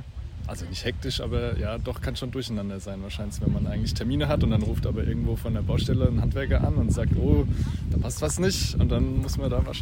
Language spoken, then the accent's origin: German; Aschaffenburg, Bavaria, Germany; now in Mainz, Germany; ich bin 23, ich bin aus Aschaffenburg, komme jetzt aber zum Studieren nach Mainz, also bin hergezogen